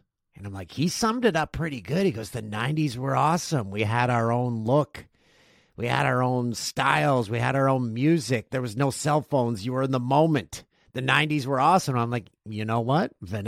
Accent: Peterborough, Ontario, Canada; my hometown of Peterborough, Ontario, home of the Peterborough Petes.

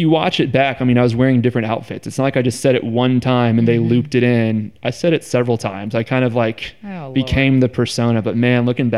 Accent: Houston, Texas, United States; I grew up in Houston and I went to a very diverse public school in Houston.

